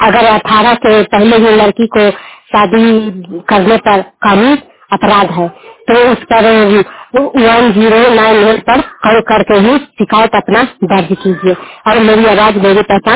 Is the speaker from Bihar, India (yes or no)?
yes; Bihar, India; मैं रहने वाली हरनाथ प्रखंड जिला नालंदा।